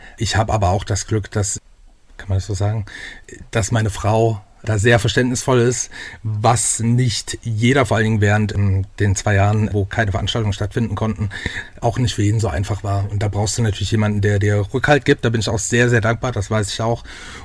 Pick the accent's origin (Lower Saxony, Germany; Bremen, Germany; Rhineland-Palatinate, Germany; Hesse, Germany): Rhineland-Palatinate, Germany; Mainz; also born or lived in Altenburg; 40 Jahre alt, aus Mainz. Geboren in Altenburg in Thüringen, aber auch schon sehr, sehr lange in Rheinland-Pfalz, seit 1990.